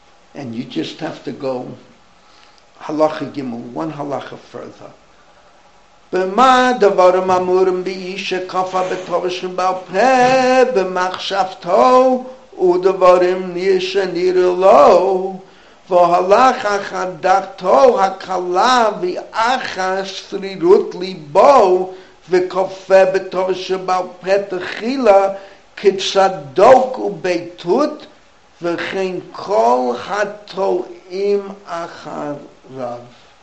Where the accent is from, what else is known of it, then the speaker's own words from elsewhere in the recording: Bronx, New York, United States; Imagine 700,000 Jews in the Bronx, where when I grew up in the Bronx.